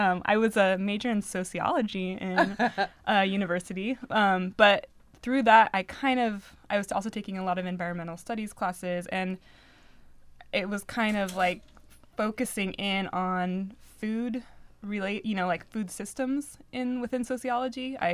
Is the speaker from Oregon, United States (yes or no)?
yes; Albany, Oregon, United States; But then I grew up in Albany area, but would come up here to visit my grandparents all throughout my life.